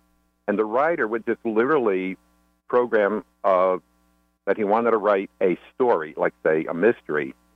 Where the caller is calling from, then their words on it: Woodbridge, New Jersey, United States; I'm calling from... Woodbridge, New Jersey.